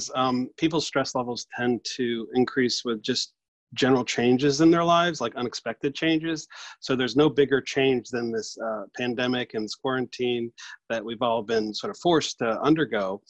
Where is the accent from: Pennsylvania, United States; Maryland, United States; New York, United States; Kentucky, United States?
Maryland, United States; Well, I grew up in Maryland. I actually come from a military family. My dad was stationed in the Pentagon, so I didn't have to move around a lot when I was a kid.